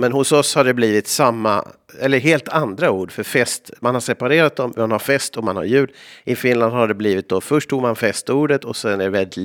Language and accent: Swedish; Sweden; Dessutom hör ju alla att jag är från Sverige